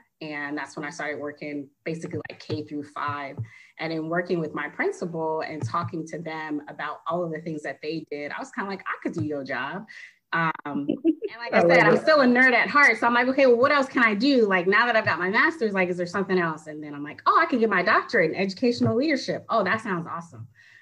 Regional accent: Oakland, California, United States; especially growing up in East Oakland.

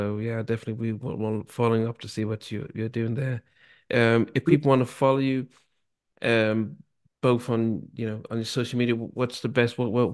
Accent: England, United Kingdom; also born or lived in Nigeria; I grew up in England as a kid, then moved to Nigeria to go to high school

